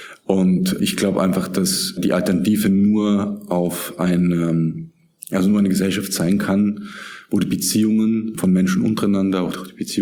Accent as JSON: {"language": "German", "region": "Styria", "country": "Austria", "tie": "born or raised there", "also_born_or_lived": "Vienna / Turkey", "said": "Ich habe in Wien studiert, also ich bin schon in Graz geboren und im Süden von Graz in einer kleinen Stadt, kleinem Dorf aufgewachsen und habe dann in Wien studiert und bin danach in die Türkei gegangen, war 4 Jahre in der Türkei, bin 2019 wieder nach Österreich zurück"}